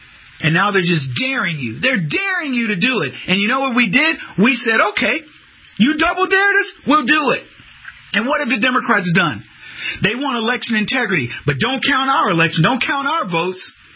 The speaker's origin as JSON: {"language": "English", "region": "Arizona", "country": "United States", "tie": "born or raised there", "said": "Do we got any songs for Arizona? I was born and raised in Arizona. We need some music for Arizona."}